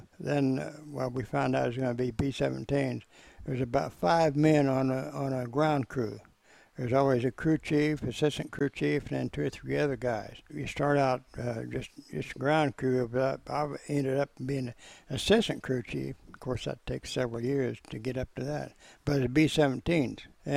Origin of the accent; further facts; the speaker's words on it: LaPlace, Illinois, United States; Yeah, there's a small town called LaPlace, Illinois. And I was raised on a farm.